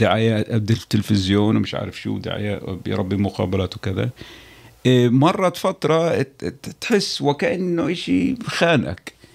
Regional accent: Palestine; أول إشي كمسلم، تاني إشي كعربي كفلسطيني بالذات

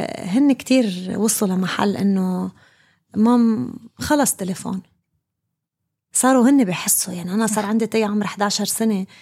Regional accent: Lebanon; مثل ما قلت أنت من سوريا أنا من لبنان، وضعنا مش بعيد عن بعض أبدا

